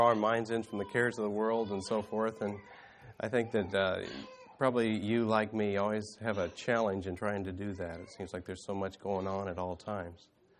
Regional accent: Independence, Missouri, United States; moved away as an adult; For those of you who don't know me, I grew up in Independence, Missouri, until I was about the age of 41, and then I moved off to Ohio and been living out there since.

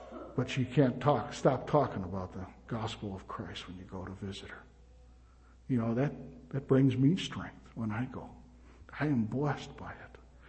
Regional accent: Wisconsin, United States; And Brother Bob Oldham and I, and I was from Wisconsin.

